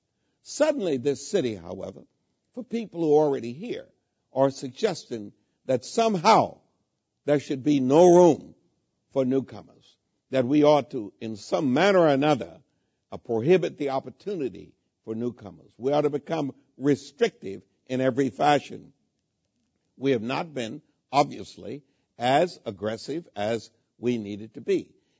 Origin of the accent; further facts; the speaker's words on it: Texas, United States; I am an immigrant. I came from Texas, and I came here looking for a better opportunity, and I got a better opportunity.